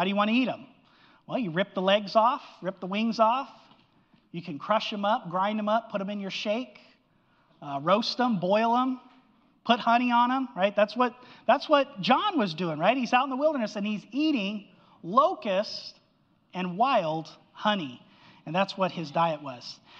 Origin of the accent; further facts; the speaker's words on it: Albuquerque, New Mexico, United States; I grew up in Albuquerque, New Mexico, out in the desert, and at nighttime, it gets cold, right?